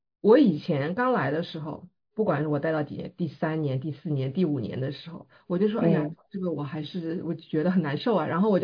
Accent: Shanghai, China; 就是如果我们在上海的话，我们不需要这么努力，对吧？就是你很多东西都是现成的，因为你从小在那儿到大嘛

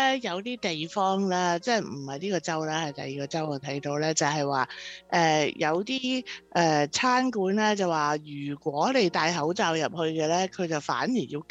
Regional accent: China; 尤其是我哋中國人去飲茶嗰啲地方咧

